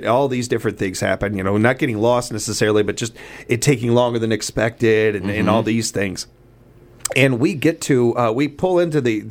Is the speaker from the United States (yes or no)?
yes; Midwest, United States; Yes, I have felt the cold. I'm from the Midwest.